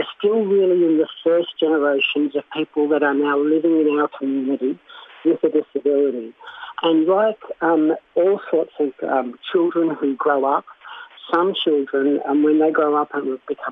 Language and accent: English; Australia; Fundamentally, I was sort of outraged on a very sort of human level as an Australian citizen